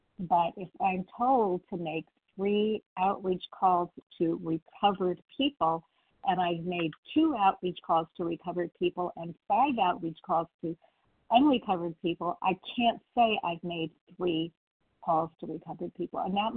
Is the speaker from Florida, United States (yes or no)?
no; Santa Barbara, California, United States; I'm from California, Santa Barbara, California